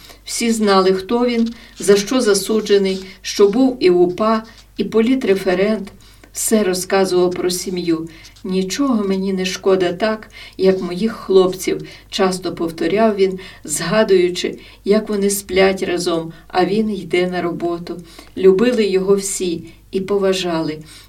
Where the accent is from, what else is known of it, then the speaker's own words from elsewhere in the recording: Derman, Rivne Oblast, Ukraine; Всі питають, звідки? Я з Дерманя, кажу.